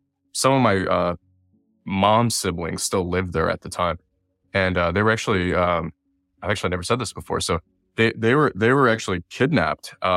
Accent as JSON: {"language": "English", "town": "Detroit", "region": "Michigan", "country": "United States", "tie": "born or raised there", "said": "So yeah, my mom, I grew up in Detroit, Michigan."}